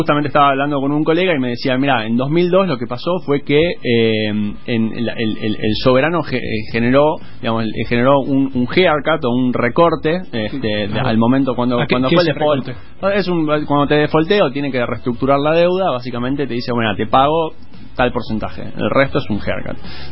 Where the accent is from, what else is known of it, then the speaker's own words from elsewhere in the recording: Bahía Blanca, Buenos Aires Province, Argentina; yo soy de Bahía Blanca, les mando un saludo